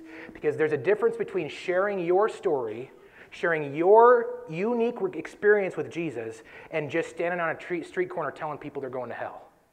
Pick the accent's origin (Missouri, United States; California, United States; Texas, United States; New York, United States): California, United States; Sacramento; There was 87 people lost in the fires in Paradise in California, and we're from Sacramento, and so it kind of hit home for us.